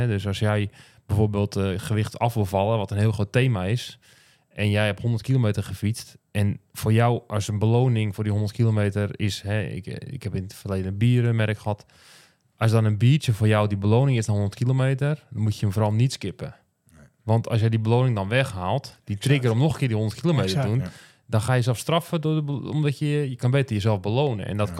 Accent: Netherlands; ik kom uit Nederland

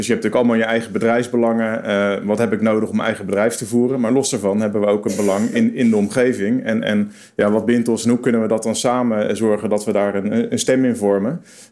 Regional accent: Delft, South Holland, Netherlands; zeg ik als Delftenaar.

